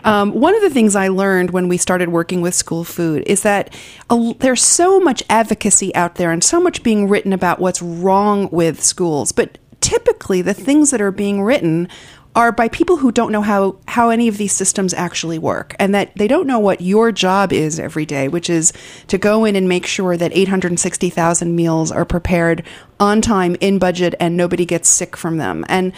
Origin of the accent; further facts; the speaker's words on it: Long Island, New York, United States; I did not grow up in New York City, and I grew up on Long Island, and I did go to public school